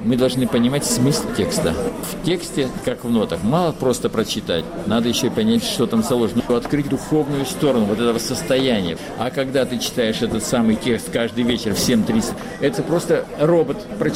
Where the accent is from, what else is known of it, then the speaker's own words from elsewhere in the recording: White Sea, Russia; я же с Белого моря, понимаете? Я викинг, помор, мне вода важный момент.